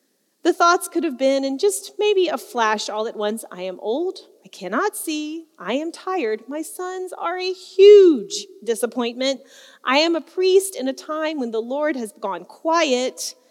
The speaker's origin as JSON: {"language": "English", "town": "Shreveport", "region": "Louisiana", "country": "United States", "tie": "born or raised there", "said": "reminds me of this core memory that I have from when I was growing up. I'm from Shreveport, Louisiana, which if you've never been, that's okay."}